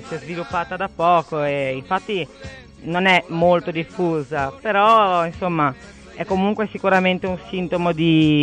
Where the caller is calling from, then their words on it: Bolzaneto, Liguria, Italy; Siamo da Bolzaneto.